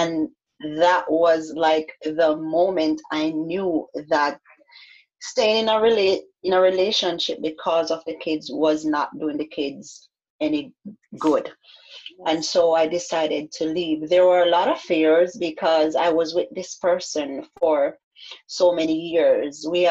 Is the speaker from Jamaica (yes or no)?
yes; Jamaica; So a few years ago, I was living in Jamaica. I was born and raised in Jamaica.